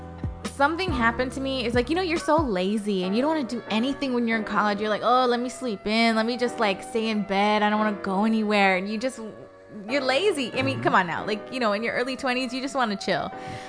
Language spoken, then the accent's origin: English; San Pedro, California, United States; also born or lived in Rancho Palos Verdes; So I am from Pedro. Well, here's the thing. I grew up above Western. Technically, it's Rancho Palos Verdes. But when I was growing up, I think it was actually technically Pedro. Okay. So I always considered myself a Pedro girl.